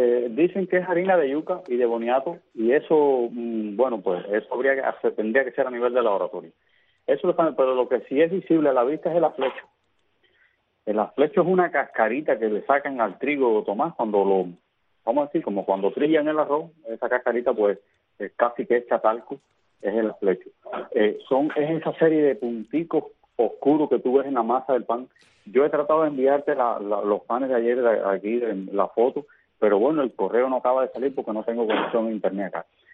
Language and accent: Spanish; Cuba; Pero como cubano